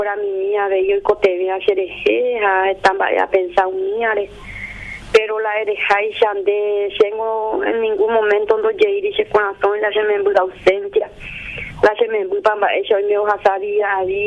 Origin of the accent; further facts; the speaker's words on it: Paraguay; como nosotros, como paraguayos.